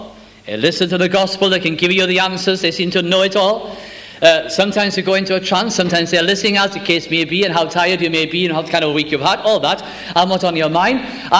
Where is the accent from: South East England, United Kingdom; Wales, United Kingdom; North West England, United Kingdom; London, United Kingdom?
Wales, United Kingdom; first language Welsh; English is a second language; I'm Welsh. I love my language very much.